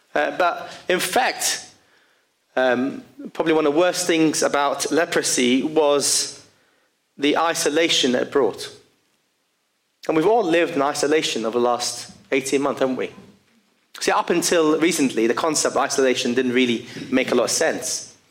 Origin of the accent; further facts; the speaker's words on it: Lebanon; I was growing up in Lebanon